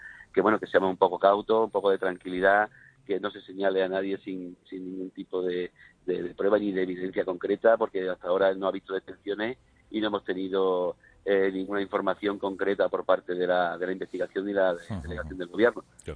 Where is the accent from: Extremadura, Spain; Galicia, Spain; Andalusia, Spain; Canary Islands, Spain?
Extremadura, Spain; Monesterio; que directamente somos de Monesterio o la familia